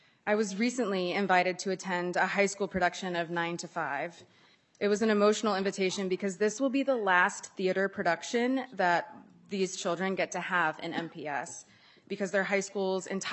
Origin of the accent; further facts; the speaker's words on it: Tennessee, United States; now in Minneapolis, United States; I'm from Tennessee, and when I moved to Minneapolis